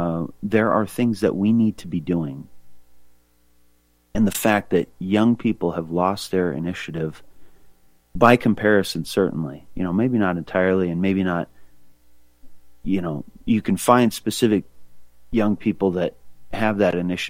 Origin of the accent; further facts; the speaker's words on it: Libby, Montana, United States; also born or lived in Spokane, Washington; So I grew up, I was born in Libby, Montana. Grew up in that area back and forth, mainly between there and Spokane, Washington.